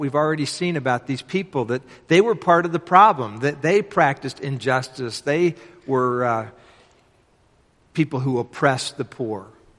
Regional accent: the South, United States; I realized growing up in the South that I was socialized to kind of a segregationist view.

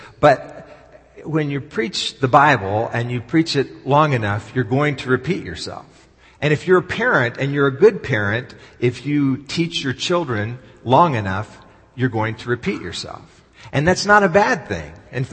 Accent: Dallas, Texas, United States; when I was growing up in Dallas.

